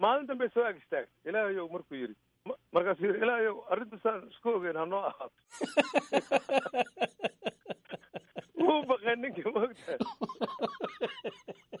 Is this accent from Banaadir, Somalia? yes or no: yes; Banaadir, Somalia; saaxiibnahay yaraanteeni waxaan ka nimid sugunta liido waa meeshii mintaqaanaa curuba laga dhisay